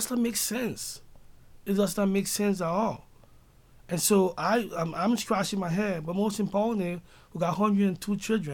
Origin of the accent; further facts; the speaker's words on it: Liberia; You know, I grew up in Liberia, and I grew up poor.